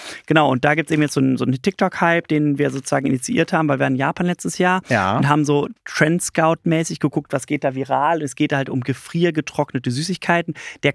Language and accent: German; Cologne, North Rhine-Westphalia, Germany; wir kommen aus Köln, Kölner Familienunternehmen. Das Unternehmen ist auch aus Köln kommen. Wir wohnen oder sind jetzt eben in Hürth beheimatet mit dem Standort. Wir wohnen alle in Köln, ist aber 10 Minuten, ist nicht weit auseinander.